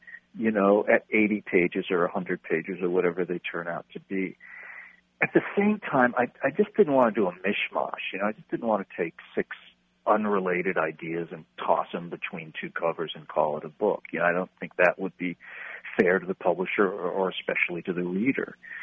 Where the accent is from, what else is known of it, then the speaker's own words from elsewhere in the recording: Rhode Island, United States; Although in the summers I live in New England, where I grew up in Rhode Island, quite near the beach